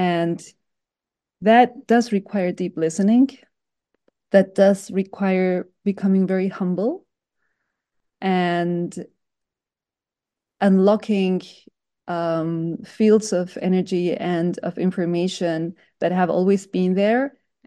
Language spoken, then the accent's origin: English; Gran Canaria, Canary Islands, Spain; English is a second language; now in Chile; Okay, so I was born from Chilean parents, raised in Gran Canaria in the Canary Islands.